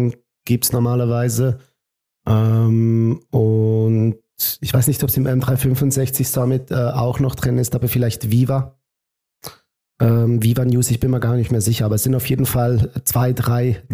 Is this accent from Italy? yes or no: yes; Italy; now in Switzerland; Ich sage immer Blutitaliener und Papierschweizer. Das ist so, genau, ich komme aus Italien ursprünglich, also auch meine ganze Eltern, meine Eltern, meine Großeltern, Verwandtschaft, das sind alle Italiener von Blut her, von der Herkunft